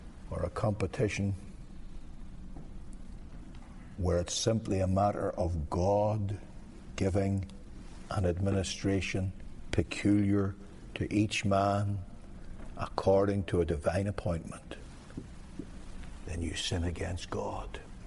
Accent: Ireland; Me, I'm an Irishman, and I just fly by the seat of my pants.

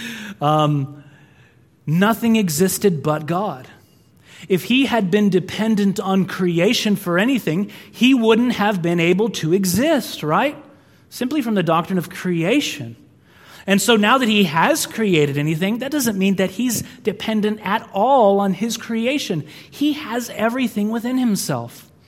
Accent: California, United States; I'm telling you my name. I'm a pastor. I'm a Californian.

